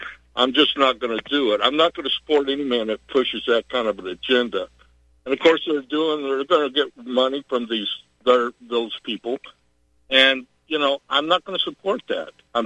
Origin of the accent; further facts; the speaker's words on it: Kentucky, United States; I'm from Kentucky, and years ago, when he was there as running as a senator, I couldn't stand him.